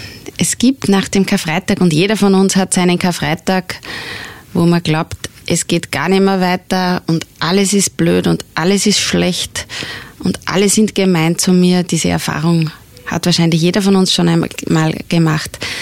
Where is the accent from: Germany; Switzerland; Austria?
Austria; Kirchdorf, Upper Austria; now in Kirchberg am Wechsel, Austria; Ich bin aus Kirchdorf. Ich bin quasi von Kirchberg